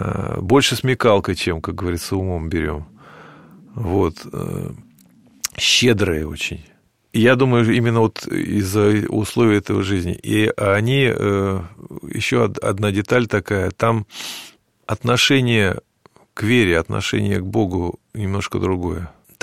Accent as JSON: {"language": "Russian", "region": "Siberia", "country": "Russia", "tie": "born or raised there", "said": "Ну, вот мне, как коренному сибиряку, понимаете"}